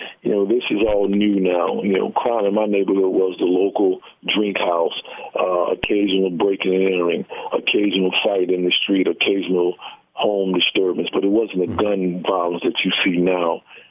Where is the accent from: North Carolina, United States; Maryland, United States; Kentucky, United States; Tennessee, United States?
North Carolina, United States; Winston-Salem; I grew up in what would be considered East Winston in North Carolina, Winston-Salem.